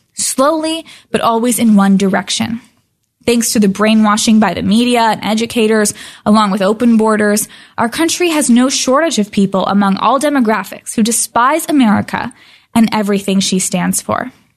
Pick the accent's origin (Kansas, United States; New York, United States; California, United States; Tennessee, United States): California, United States; San Diego; because I was from San Diego, so in my mind, I thought, oh, it's like the most southern of the Ivy League schools.